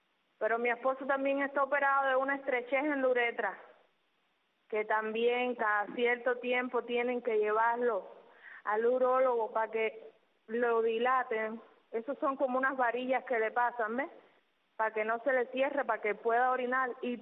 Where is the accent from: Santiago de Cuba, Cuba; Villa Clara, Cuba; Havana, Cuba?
Villa Clara, Cuba; Placetas; No, nosotros somos de Placeta.